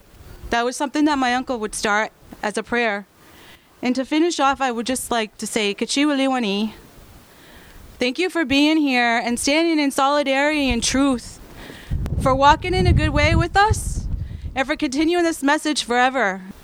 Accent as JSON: {"language": "English", "town": "Penobscot Nation", "region": "Maine", "country": "United States", "said": "I'm from Penobscot Nation, and thank you from the Dawn Land for being here."}